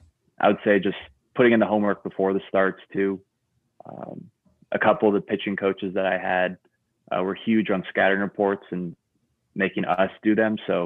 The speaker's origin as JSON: {"language": "English", "town": "Eugene", "region": "Oregon", "country": "United States", "tie": "born or raised there", "said": "I get to play Eugene in my hometown eventually."}